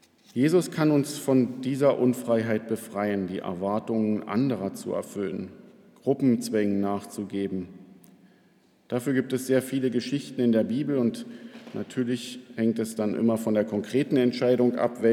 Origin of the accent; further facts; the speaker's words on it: Berlin, Germany; Das heißt, dass sich auch für uns als Berliner damit eine viel größere Möglichkeit ergibt